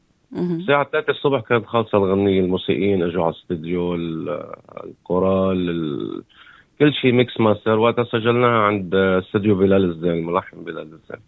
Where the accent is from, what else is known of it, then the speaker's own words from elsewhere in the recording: Palestine; now in Australia; وأنا كفلسطيني ما إلي بلد، فهوني أستراليا هلا هي بلدي وبعتبرها بلدي.